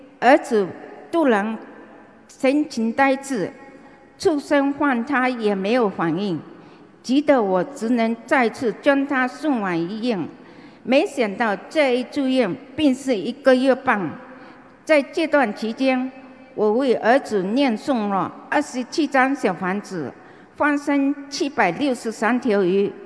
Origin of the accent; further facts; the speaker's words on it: Malaysia; 我是来自马来西亚的